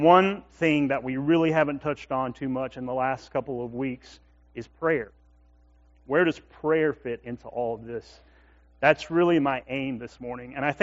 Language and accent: English; Opelika, Alabama, United States; now in Mobile, United States; Now, before moving to Mobile, after I graduated from Auburn, I grew up in Opelika, Alabama.